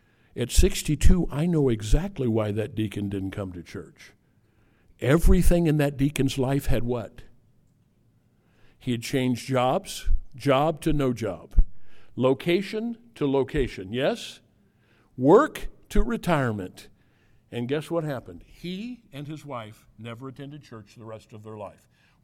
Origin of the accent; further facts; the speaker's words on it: Mississippi River, United States; I grew up on the Mississippi River.